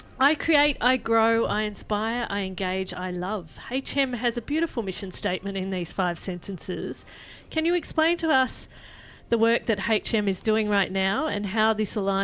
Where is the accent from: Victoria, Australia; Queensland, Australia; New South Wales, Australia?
Victoria, Australia; Werribee; Yay to all us Western Suburbs mm-hmm. girls. I'm a Werribee girl.